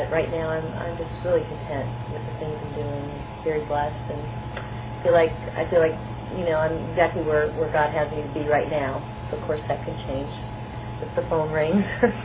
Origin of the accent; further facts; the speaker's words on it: Rockford, Illinois, United States; Oh, yeah. That's my